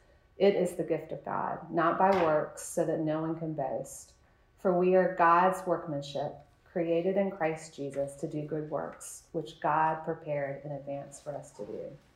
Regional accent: Virginia, United States; I pleaded to be picked up in upstate New York, and I'm from Virginia.

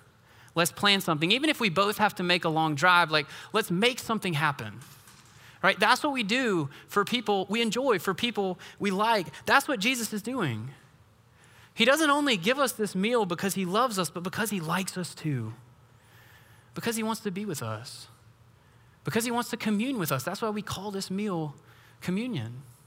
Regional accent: Weaverville, North Carolina, United States; Our family went to Weaverville, my hometown, for a few days at the end of this week

